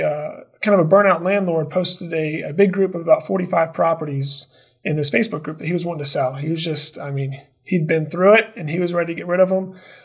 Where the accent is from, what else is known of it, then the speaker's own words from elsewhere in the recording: Versailles, Kentucky, United States; Yeah, grew up in central Kentucky, in Versailles, actually. Went to the University of Kentucky and got a degree in finance